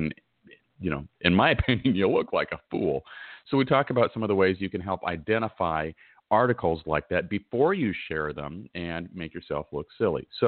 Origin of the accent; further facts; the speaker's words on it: Oregon, United States; I grew up in Oregon, and so we had four seasons, but all four seasons were tempered with one common theme, and it was like cloudy weather all the time.